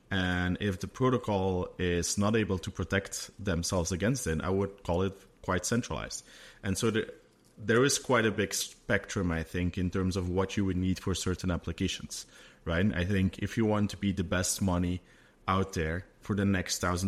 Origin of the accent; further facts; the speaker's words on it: Belgium; I grew up in Belgium, so Belgium for most of my life, actually.